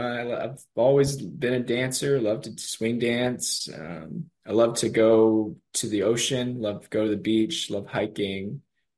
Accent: Richmond, Virginia, United States; also born or lived in Rockville, Maryland / Princeton, New Jersey; I was born in Rockville, Maryland, to Chinese immigrant parents, raised in Richmond, Virginia, and then moved to Princeton, New Jersey.

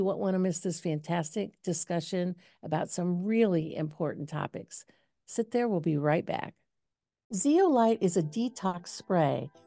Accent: Cleveland, Ohio, United States; I'm from Cleveland.

